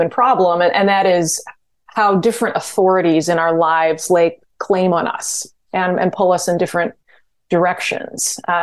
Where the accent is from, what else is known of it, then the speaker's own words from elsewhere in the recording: Glen Ellyn, Illinois, United States; when I grew up in DuPage County in Glen Ellyn, my parents' experience of it was that it became more Republican and more conservative evangelical